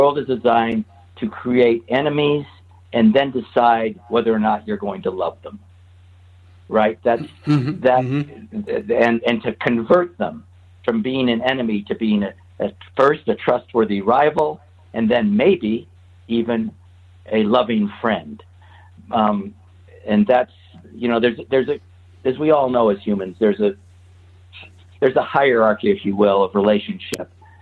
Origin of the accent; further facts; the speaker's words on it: New York, United States; I was raised in the New York area in the 60s, and believe New York was the center of the universe, man.